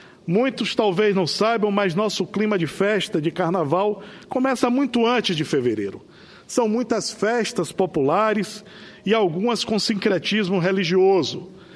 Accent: Bahia, Brazil; Dizer que, como bom baiano, eu subo hoje aqui à tribuna para celebrar o carnaval.

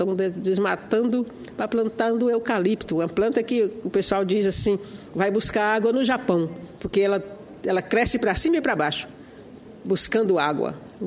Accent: Northeast Region, Brazil; Como nordestina, eu conheço muito de perto a Caatinga.

